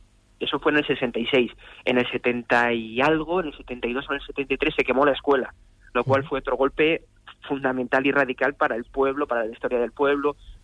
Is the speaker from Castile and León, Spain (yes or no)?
yes; Castile and León, Spain; conocer bastante bien toda la realidad, en mi caso de la provincia de Soria y de Burgos, porque también soy de Burgos